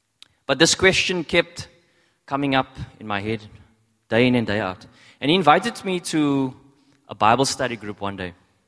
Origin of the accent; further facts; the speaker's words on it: Cape Town, Western Cape, South Africa; I hail from Strandfontein in Cape Town, and yeah. And that's where my life started.